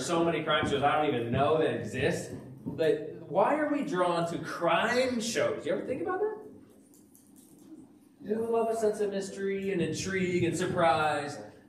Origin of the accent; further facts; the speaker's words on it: Vermont, United States; I grew up in Vermont. It does not stay this cold in Vermont.